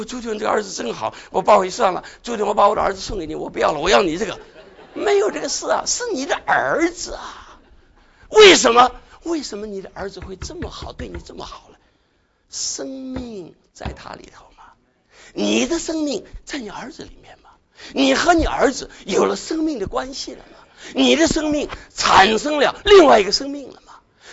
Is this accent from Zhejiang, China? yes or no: yes; Shaoxing, Zhejiang, China; 我是杭州旁边的绍兴啊，我敢跟人讲我是绍兴人啊